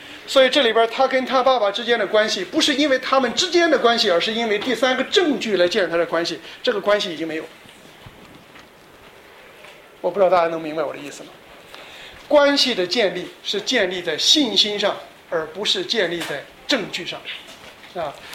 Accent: China; 我觉得大陆人还有一点好处啊，就是因为我们曾经接受过马克思列宁主义啊。

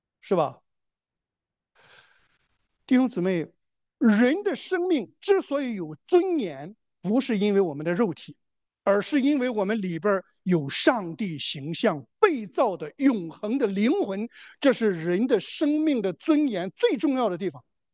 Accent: Shandong, China; 所以这时候，我们山东人啊

